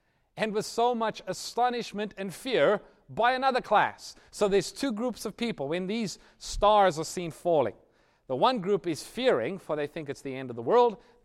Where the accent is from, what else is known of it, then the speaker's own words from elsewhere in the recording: South Africa; Growing up in South Africa, we spent some time as missionaries in a place called Swaziland.